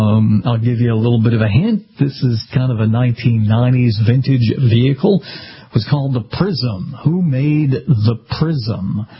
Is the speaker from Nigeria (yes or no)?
no; Boston, Massachusetts, United States; I hail from Boston, and I hail from the northeast part of the country, and boy, they have been slammed in recent times.